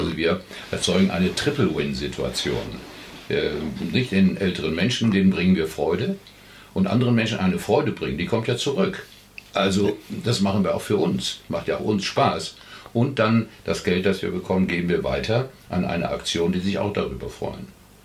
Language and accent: German; Northern Germany, Germany; Ich komme aus Norddeutschland